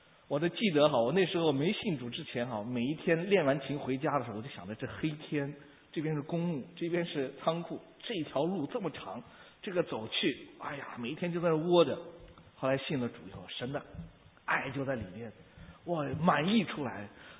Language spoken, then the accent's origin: Chinese; China; 所以对我们很多从大陆来的人